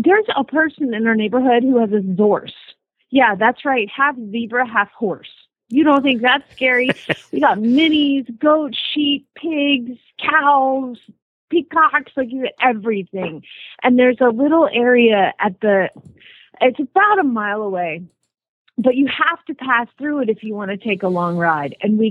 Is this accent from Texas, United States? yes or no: no; Phoenix, Arizona, United States; from Phoenix, Arizona